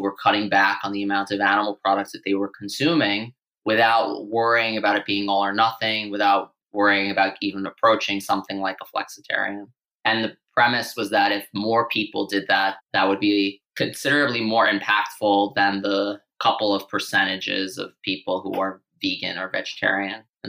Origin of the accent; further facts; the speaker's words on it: Staten Island, New York, United States; I grew up on Staten Island, New York, which if you're familiar with New York, you know, it's not known to be a particularly progressive place in terms of New York City.